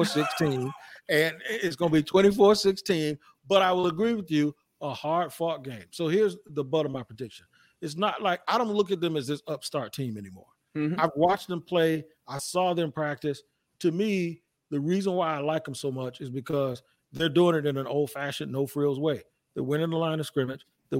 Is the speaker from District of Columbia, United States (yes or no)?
yes; Washington, District of Columbia, United States; I grew up in Washington. Philly was a rival.